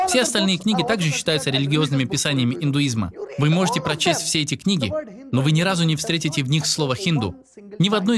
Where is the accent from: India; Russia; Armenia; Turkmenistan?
India; Hyderabad, Telangana; Я родом из Индии, из Хайдарабада. И моя страна является второй по численности населения страной в мире после Китая.